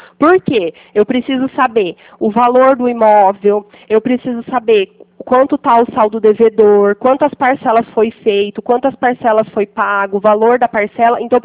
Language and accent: Portuguese; Pirassununga, São Paulo, Brazil; Não, eu sou da cidade de Pirassununga.